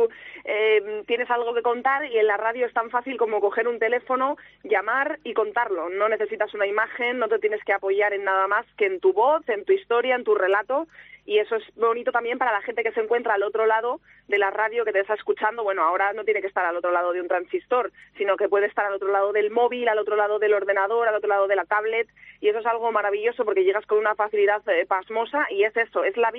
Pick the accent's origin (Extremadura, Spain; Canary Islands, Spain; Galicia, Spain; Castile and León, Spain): Castile and León, Spain; Zamora; now in Madrid, Spain; Me permite vivir en Madrid cuando yo soy de Zamora, me da de comer y eso es lo primero